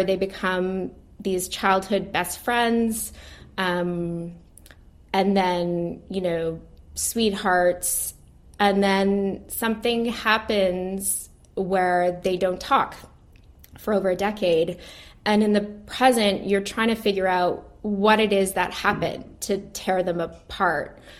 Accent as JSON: {"language": "English", "town": "Barry's Bay", "region": "Ontario", "country": "Canada", "tie": "born or raised there", "also_born_or_lived": "Toronto / Australia", "said": "I was born in Toronto, but my parents had a cottage in Barry's Bay when I was born in Toronto. Then we moved to Australia"}